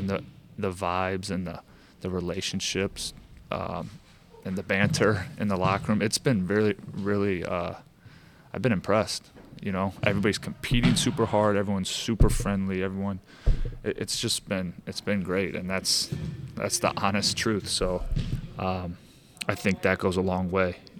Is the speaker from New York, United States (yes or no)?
no; St. Louis, Missouri, United States; a few people just knowing I'm from St. Louis have been, hey, have you seen that Sporting game?